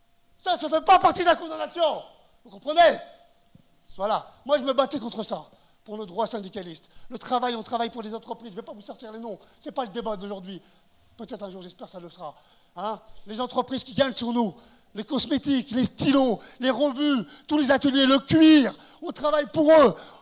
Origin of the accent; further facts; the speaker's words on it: France; born there; malgré que je suis né en France, malgré que j'ai appris le lièvre et la tortue, le renard et le corbeau, malgré que je parle pas l'arabe, malgré que je parle Chetar al-Kabil